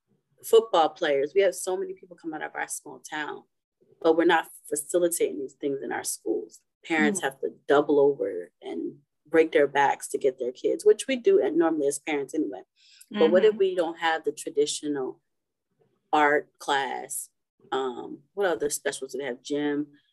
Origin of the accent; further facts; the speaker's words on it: Willingboro, New Jersey, United States; because I'm from Willingboro, so it's a small town outside of Trenton, and we're like an hour and a half from New York and like 30 minutes from Philadelphia.